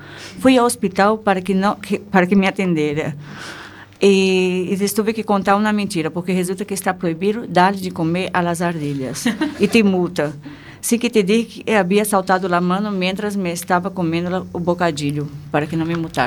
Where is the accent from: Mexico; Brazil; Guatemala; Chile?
Brazil; Spanish is a second language; now in Spain; Mi primer destino cuando salí de Brasil no fue España. Yo llegué a este país desde Zurich, Suiza.